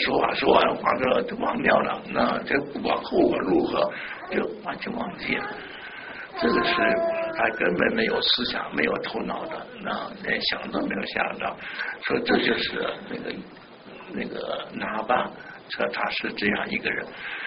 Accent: China; 我们中国人常说士可杀

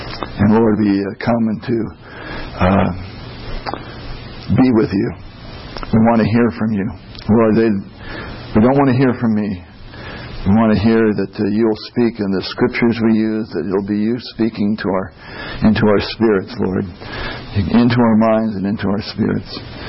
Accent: California, United States; So, I'm originally from California.

